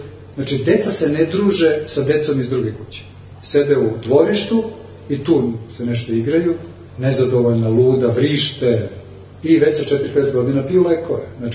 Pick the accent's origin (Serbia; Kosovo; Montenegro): Serbia; Belgrade; Iako sam rođen u Beogradu, tamo odrastu do 27. svoje, ali nekako sam odrastao tamo.